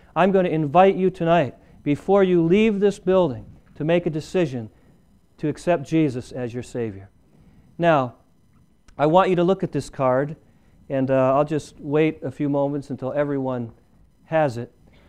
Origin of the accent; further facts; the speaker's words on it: Illinois, United States; not far from where I grew up in Illinois.